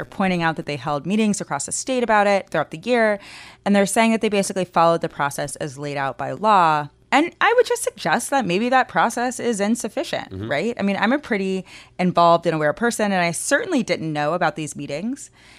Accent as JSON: {"language": "English", "region": "Georgia", "country": "United States", "tie": "born or raised there", "said": "One of those states was, big surprise, my home state of Georgia."}